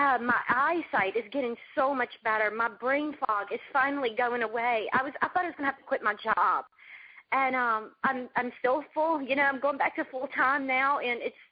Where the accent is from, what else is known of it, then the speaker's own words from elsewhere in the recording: Louisiana, United States; I'm from Louisiana.